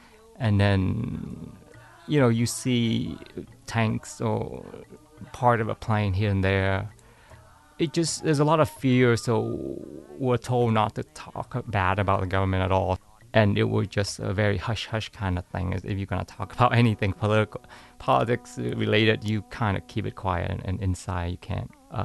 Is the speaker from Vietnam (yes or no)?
yes; Vietnam; English is a second language; So that my growing up in Vietnam is quite secluded away from a lot of kids